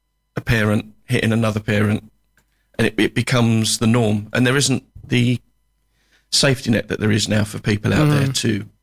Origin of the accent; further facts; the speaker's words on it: Walworth, London, United Kingdom; I was living in southeast London in Walworth until my mum and dad split up when I was 15.